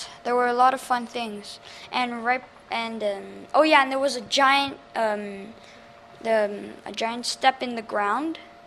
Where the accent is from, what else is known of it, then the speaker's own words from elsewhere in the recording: Montreal, Quebec, Canada; I am 11 years old and I come from Montreal, Canada.